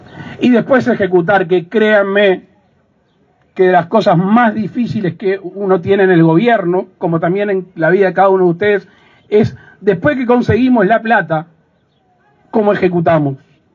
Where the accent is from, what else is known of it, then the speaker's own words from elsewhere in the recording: Uruguay; nos jactamos como uruguayos